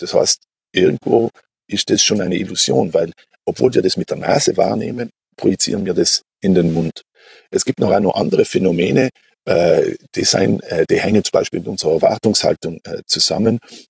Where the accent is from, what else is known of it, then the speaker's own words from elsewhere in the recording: Merano, Trentino-Alto Adige, Italy; moved away as an adult; also born or lived in Vienna, Austria; Ich bin aus Algund und Meran nach Wien gegangen, in die große Stadt